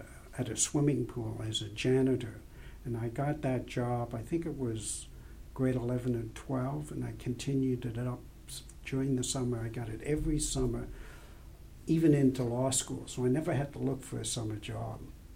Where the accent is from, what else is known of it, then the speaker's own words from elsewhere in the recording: Toronto, Ontario, Canada; I grew up in the Parkdale area of Toronto.